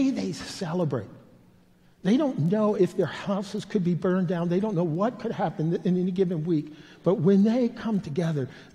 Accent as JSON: {"language": "English", "region": "Pennsylvania", "country": "United States", "tie": "born or raised there", "said": "We grew up in Appalachia, or right on the edge of Appalachia."}